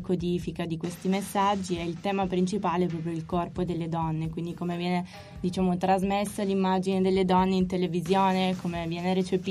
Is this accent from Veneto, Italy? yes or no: no; Turin, Piedmont, Italy; Io sono torinese, quindi non sono veneta.